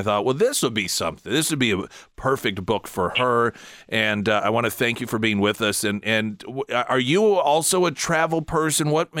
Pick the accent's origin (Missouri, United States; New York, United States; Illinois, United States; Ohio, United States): Missouri, United States; Carthage; And what was interesting, I my hometown is Carthage.